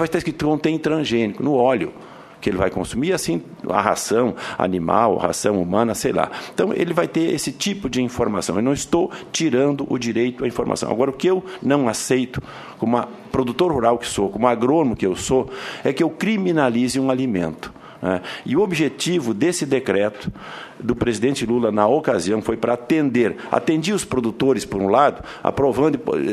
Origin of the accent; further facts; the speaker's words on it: Brazil; aqui dentro do Brasil, sendo brasileiro